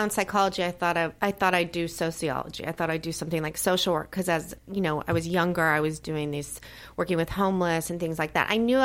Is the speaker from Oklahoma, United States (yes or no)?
yes; Tulsa, Oklahoma, United States; But Tulsa's a great place. It's a small tow